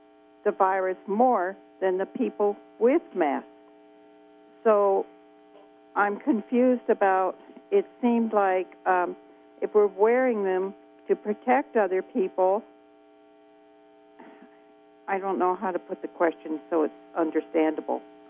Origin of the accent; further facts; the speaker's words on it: Garberville, California, United States; I'm from Scarborville